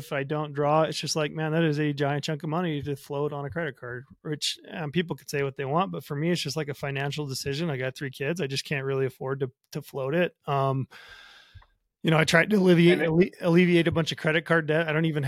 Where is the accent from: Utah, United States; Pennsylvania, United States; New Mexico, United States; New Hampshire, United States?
Utah, United States; draw a general season deer tag in my home state of Utah.